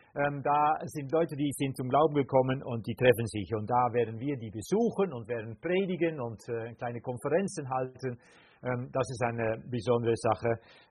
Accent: Netherlands; now in Herborn, Germany; ich bin Holländer, wohne in Herborn mit meiner Frau Elke hier vorne

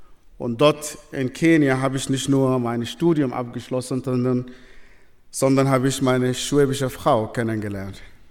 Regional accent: Sudan; moved away as an adult; ich bin im Sudan geboren, aufgewachsen in einer sehr, sehr extremistischen islamischen Familie. Ich komme von einer sehr, sehr großen Familie.

